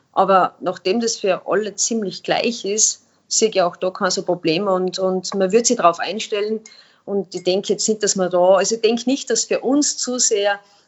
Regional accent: Austria; weil als Österreicher oder beim ÖSV gibt es natürlich schon einen extrem hohen Anspruch

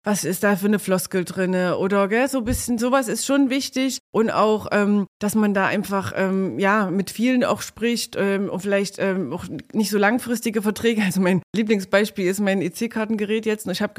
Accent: Neustadt an der Orla, Thuringia, Germany; ich komme aus Neustadt-Orla und bin da groß geworden, das ist meine Heimatstadt, war aber zwischendurch auch schon lange Jahre auch mal richtig weit weg. Ich habe dann erst in Jena studiert und dann bin ich nach München gegangen viele Jahre, habe in München gearbeitet.

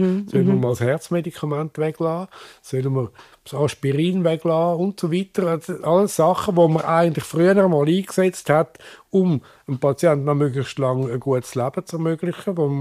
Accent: Switzerland

